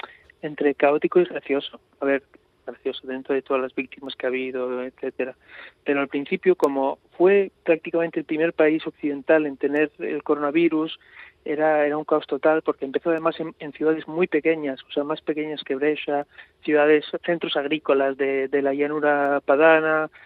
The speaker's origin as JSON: {"language": "Spanish", "country": "Mexico", "moved": "yes", "said": "Pero yo tengo ya hace 3 años que me fui de México, pero yo todavía tengo una morriña muy grande por México."}